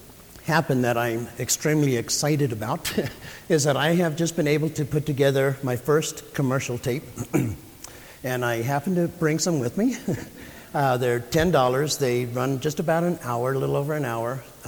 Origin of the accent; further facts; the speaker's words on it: Oklahoma, United States; I was born and raised in Oklahoma. And at the time that I was living in Oklahoma, my grandma and the women folk, they had a wood cook stove that they cooked on